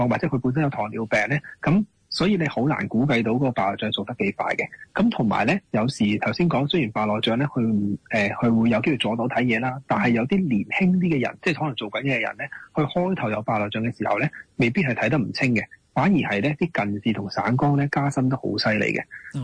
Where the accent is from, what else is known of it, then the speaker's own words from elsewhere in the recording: China; 其實我哋中國人好得意嘅，眼睛嘅結構呢